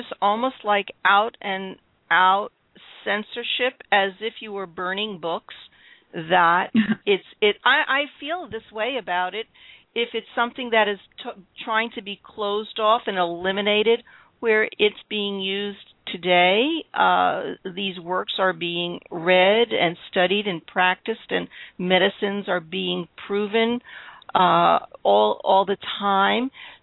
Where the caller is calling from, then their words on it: East Coast, United States; we're calling in from the East Coast of the United States